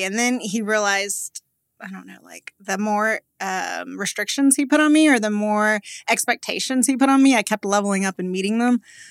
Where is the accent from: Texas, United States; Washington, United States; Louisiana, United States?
Texas, United States; Sugar Land; I grew up in Sugarland, went to Tech, graduated from Tech, started teaching.